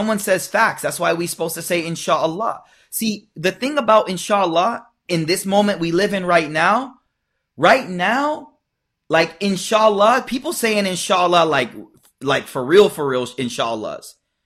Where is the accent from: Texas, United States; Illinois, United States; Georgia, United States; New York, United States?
New York, United States; Buffalo; And I actually knew him way back from Buffalo. I was born and raised in Buffalo, and he was in DC.